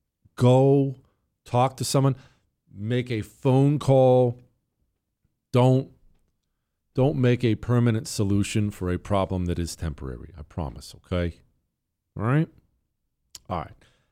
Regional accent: United States; I'm an American.

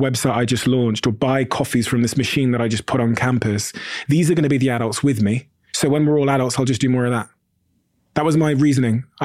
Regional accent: Plymouth, South West England, United Kingdom; also born or lived in Botswana; I moved to the UK from Botswana when I was a baby. And we moved to an area called Plymouth in the southwest of England, which is an all-white area.

